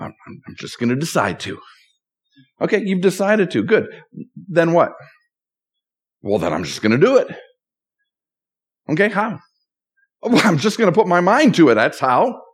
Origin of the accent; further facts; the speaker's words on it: Minnesota, United States; You know, growing up in Minnesota, in my backyard growing up, we had maple trees, we had apple trees.